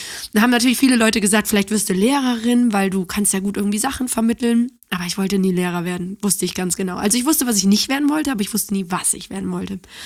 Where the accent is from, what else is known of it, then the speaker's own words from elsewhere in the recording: Cologne, North Rhine-Westphalia, Germany; also born or lived in Düsseldorf; Ich bin ja Kölnerin mit Leib und Seele.